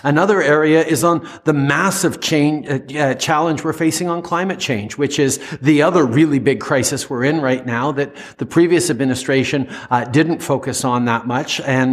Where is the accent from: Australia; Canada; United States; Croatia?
Canada; And of course, as a Canadian, I believe that we all need to work together